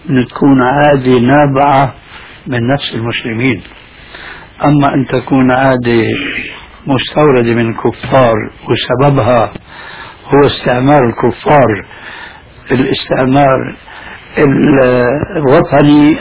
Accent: Damascus, Damascus Governorate, Syria; مثلا حلق اللحية قد وجد عندنا في دمشق وفي مصر

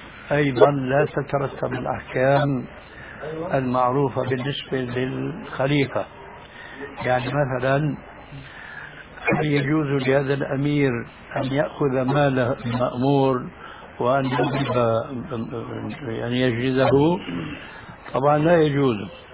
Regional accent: Damascus, Damascus Governorate, Syria; moved away

